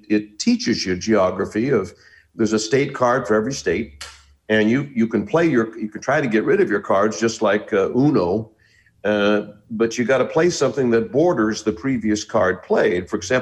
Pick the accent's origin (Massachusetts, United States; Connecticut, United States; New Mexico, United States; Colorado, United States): Massachusetts, United States; West Bridgewater; moved away; also born or lived in White Plains, New York; I grew up in West Bridgewater, Mass, outside of Brockton, and in the 50s, and we moved away and moved to White Plains, New York, and everybody made fun of my accent.